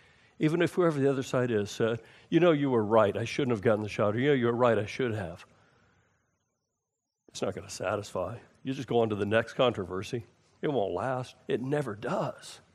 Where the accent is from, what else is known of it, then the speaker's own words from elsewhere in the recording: Texas, United States; and because I'm from Texas, and I saw the startling loss